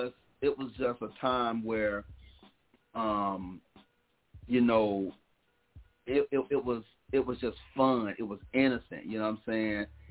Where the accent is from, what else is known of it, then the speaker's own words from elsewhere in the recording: Jacksonville, Florida, United States; We're from Jacksonville.